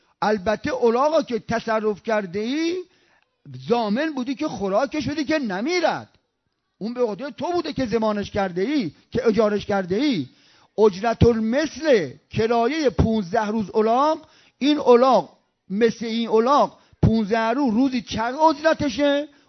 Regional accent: Khomeini Shahr, Isfahan, Iran; مثلا مثال میزنم به شهر خودمون خمینی شهر

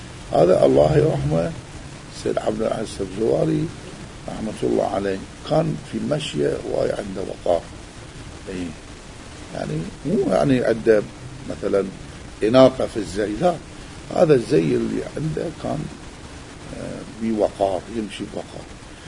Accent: Iraq; مثل ما يقولون عندنا بالعراق

